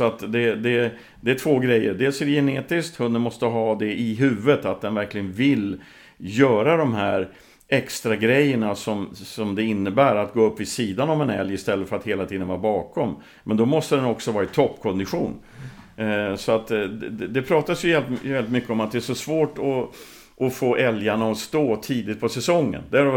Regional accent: Värmland, Sweden; Nej, men när jag var barn i Värmland, alltså, det var aldrig problem med återgång.

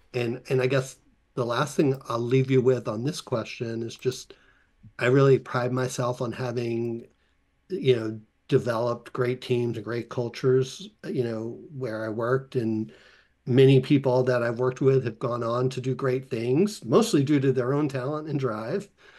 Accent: Philadelphia, Pennsylvania, United States; So as you said, I'm from Philly

